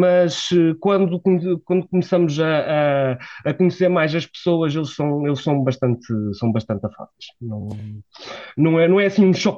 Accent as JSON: {"language": "Portuguese", "region": "Braga", "country": "Portugal", "lives_now": "Warsaw, Poland", "said": "sou de Braga e estamos habituados a tempo bastante chuvoso"}